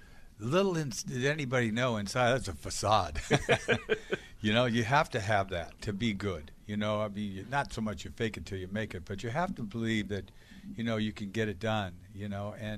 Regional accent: Boston, Massachusetts, United States; I'm a Red Sox. I love this place. I'm a New Englander. You know what I mean? I'm a Bostonian.

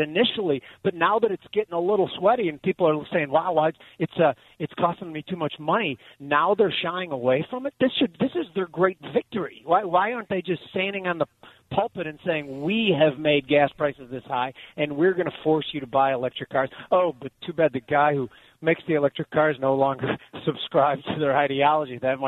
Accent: Chicago, Illinois, United States; Well, you know, we're from Chicago, so I think it's easier for us to spot a grift than some people in other places.

